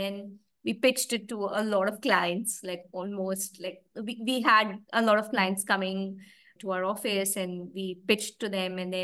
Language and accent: English; Mumbai, Maharashtra, India; English is a second language; now in United Kingdom; coming from India, and I was brought up in Mumbai, where, you know, there are just people everywhere, right?